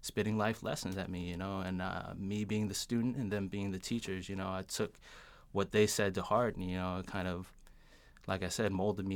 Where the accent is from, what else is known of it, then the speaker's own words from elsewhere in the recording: France; now in Atlanta, United States; I was born in France.